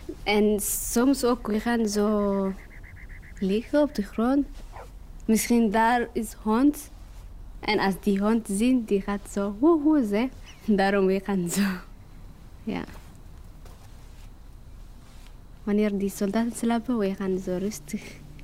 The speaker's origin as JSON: {"language": "Dutch", "country": "Eritrea", "second_language": "Dutch", "lives_now": "Belgium", "said": "Ik ben 15 jaar, bijna 15 jaar. Ik ben uit Eritrea en ik ben hier 1 jaar en 6 maanden, hier in België."}